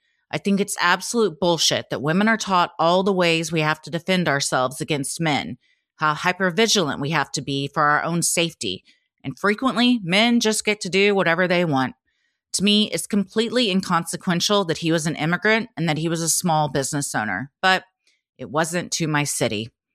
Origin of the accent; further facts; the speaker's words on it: Lexington, North Carolina, United States; When I was 18, I was working in a pizza shop in my hometown, Lexington, North Carolina. I haven't lived there since about the time this happened.